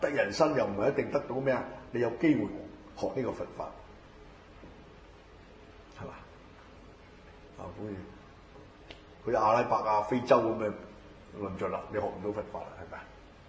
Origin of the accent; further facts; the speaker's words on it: China; 我識睇中文，我係中國人